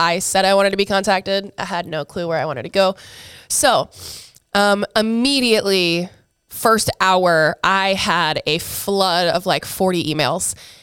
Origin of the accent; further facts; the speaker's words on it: Iowa, United States; I loved getting to play for my home state, which then led to me entering the transfer portal after my senior season at Iowa.